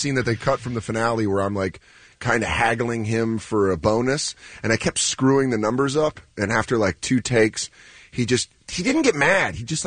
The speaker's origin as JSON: {"language": "English", "region": "Colorado", "country": "United States", "said": "I'm a high plane. I'm from Colorado. We didn't get the proper amount of oxygen."}